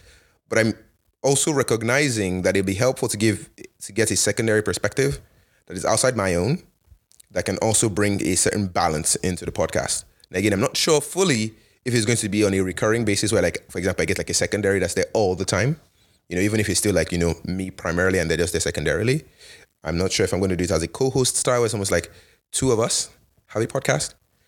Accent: Canada; as a Canadian, you can just get a job and go to essentially USA or Mexico, right?

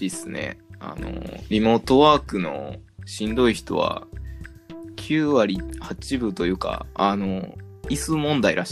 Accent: Nishinari, Osaka, Japan; 地元にマイルドヤンキーみたいな友達結構いっぱいいるんですけど。

